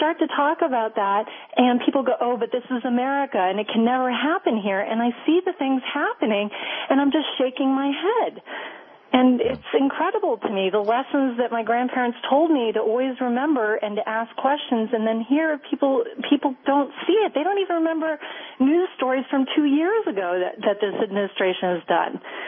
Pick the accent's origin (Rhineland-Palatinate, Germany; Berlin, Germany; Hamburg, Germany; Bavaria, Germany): Bavaria, Germany; Munich; English is a second language; I consider myself really a citizen of both countries. Actually, I am. But what's interesting is when I grew up in Germany and my grandparents, who were, of course, there during the war, and I lived in Munich